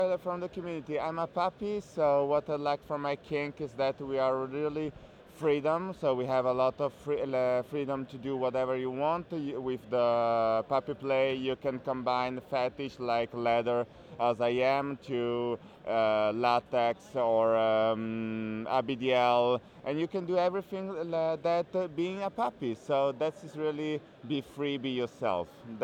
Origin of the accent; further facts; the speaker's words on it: Milan, Lombardy, Italy; English is a second language; now in Lugano, Switzerland; I come from Milan. Actually, I live in Lugano